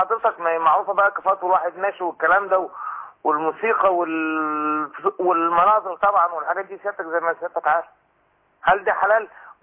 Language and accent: Arabic; Monufia Governorate, Egypt; now in Sharm El Sheikh, Egypt; لا انا من المنوفيه.